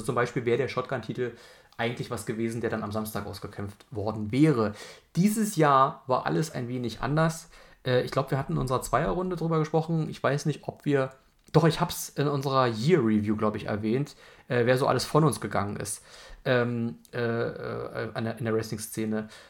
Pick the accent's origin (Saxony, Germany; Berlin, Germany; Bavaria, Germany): Berlin, Germany; Ich sag nicht, damit wir es nicht falsch verstehen, dass ich hier als Berliner